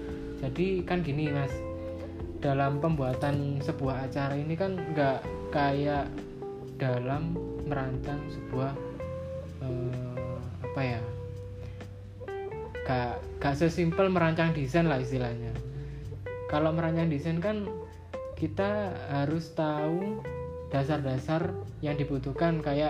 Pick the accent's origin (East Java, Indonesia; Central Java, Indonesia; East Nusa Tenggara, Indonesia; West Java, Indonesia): East Java, Indonesia; Pasuruan; now in Malang, Indonesia; Kalau rumah saya itu asli Pasuruan, Mas. Tapi kan di Malang ini ngontrak sama teman-teman.